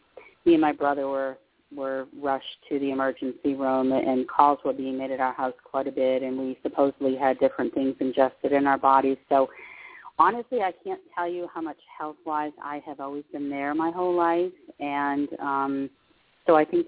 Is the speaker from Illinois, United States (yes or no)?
no; Westford, Massachusetts, United States; I grew up on the East Coast. I grew up in a very small town called Westford, Mass. It's on the outskirts of Boston. I lived in that town up until I got married when I was 19.